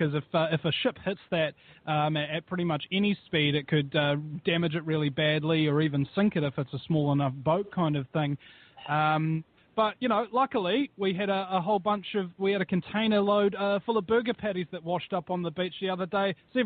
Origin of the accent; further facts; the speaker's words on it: New Zealand; I can't describe as how annoying it is to be called an Australian when you're from New Zealand.